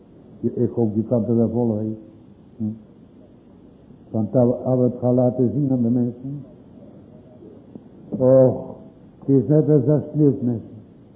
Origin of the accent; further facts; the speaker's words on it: Zeeland, Netherlands; born there; We hebben gisteravond in onze geboorteplaats in Zeeland, in de hervormde kerk, ook mogen spreken.